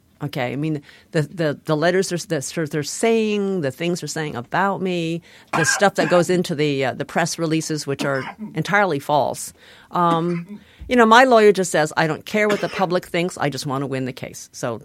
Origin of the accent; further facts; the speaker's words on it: San Diego, California, United States; When I was growing up in San Diego, we were living in a very conservative part of town. It was close to U.S. Navy housing.